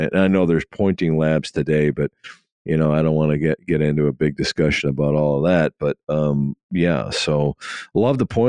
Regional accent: Wisconsin, United States; I love fishing walleye. I grew up fishing walleye in Wisconsin.

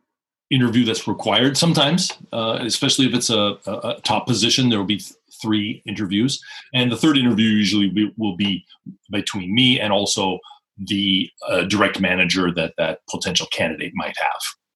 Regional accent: Seattle, Washington, United States; moved away as an adult; now in Japan; So I went back to the United States, to my hometown, Seattle, went into university, and I majored in business and Japanese language.

